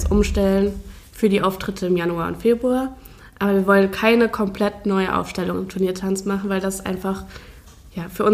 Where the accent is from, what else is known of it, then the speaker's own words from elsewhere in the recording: Düren, North Rhine-Westphalia, Germany; Ja, ich komme aus Düren.